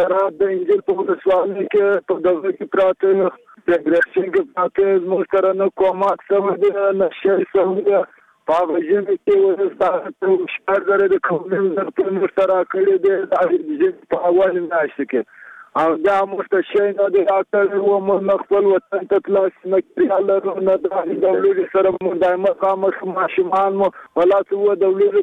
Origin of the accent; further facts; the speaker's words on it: Badghis, Afghanistan; زه د بادغیس اوسیدونکو یم